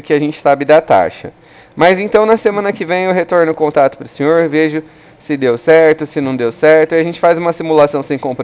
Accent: Ribeirão Preto, São Paulo, Brazil; aqui de Ribeirão Preto.

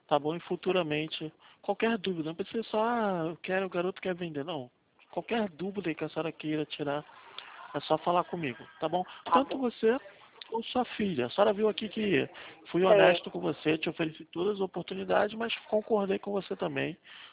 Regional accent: Rio de Janeiro, Brazil; Eu sou carioca, falo do Rio de Janeiro.

